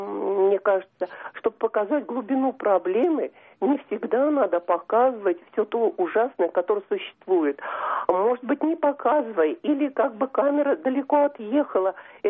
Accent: Tolyatti, Samara Oblast, Russia; я из Тольятти.

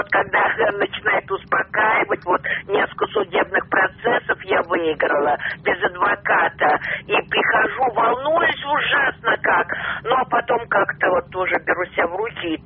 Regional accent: Moscow, Russia; Я москвичка

